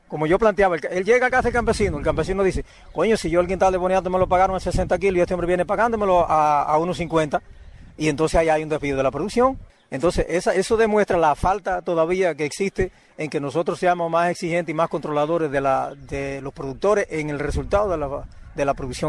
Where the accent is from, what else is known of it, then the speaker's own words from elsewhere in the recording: Cuba; born there; Yo nací en la Sierra Maestra. Te bajamos de allá en plena guerra, el año 58, principio del 59, nos estábamos viviendo ya para la zona de Cauto Cristo.